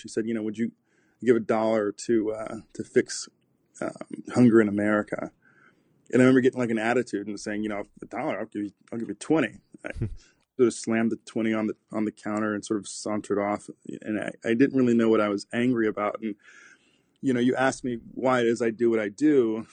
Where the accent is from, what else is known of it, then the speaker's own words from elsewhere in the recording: Knoxville, Tennessee, United States; Yeah, I grew up in mostly in Tennessee, mm-hmm. in a town called Knoxville. I grew up in the ghetto side of East Knoxville